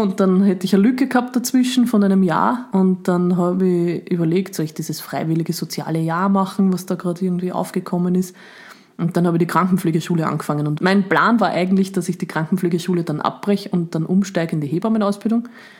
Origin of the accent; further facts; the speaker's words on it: Upper Austria, Austria; now in Vienna, Austria; ich bin ja dann von Oberösterreich nach Wien gezogen quasi